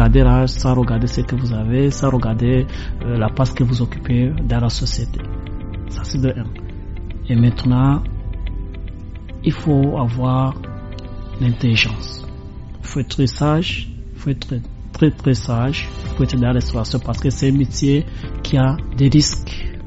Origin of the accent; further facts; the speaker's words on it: Rwanda; qui ne savent pas que je suis un Rwandais